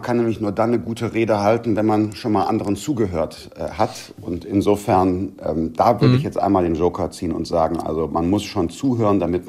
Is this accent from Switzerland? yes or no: no; Wermelskirchen, North Rhine-Westphalia, Germany; ich bin in Wermelskirchen aufgewachsen, aber jetzt noch Familie und Freunde im Rheinisch-Bergischen Kreis